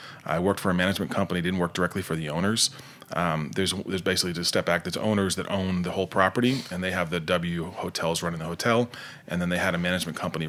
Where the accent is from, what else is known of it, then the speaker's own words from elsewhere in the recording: Nova Scotia, Canada; I'm not from Halifax, the capital, but I'm from just south of that. But it represents, Halifax represents a fishing province, coastal province, the kind of where I'm from.